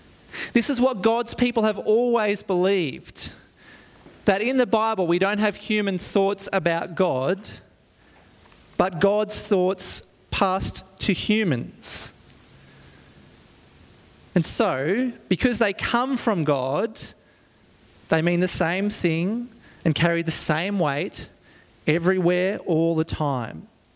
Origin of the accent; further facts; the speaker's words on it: Byron Bay, New South Wales, Australia; I grew up in Byron Bay, which was beautiful, and we lived right on the beach pretty much.